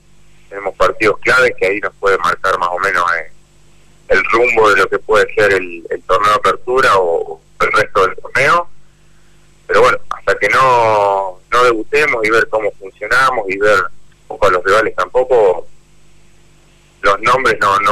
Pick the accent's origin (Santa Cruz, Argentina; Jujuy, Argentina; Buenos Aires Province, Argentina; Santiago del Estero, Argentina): Buenos Aires Province, Argentina; Carlos Tejedor; soy acá de Tejedor